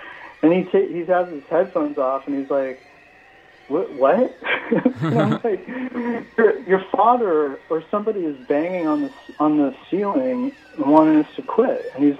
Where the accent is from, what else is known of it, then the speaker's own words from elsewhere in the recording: Salem, Oregon, United States; Well, I grew up in the Willamette Valley in Salem, and there's actually a lot of pretty creepy towns around Salem.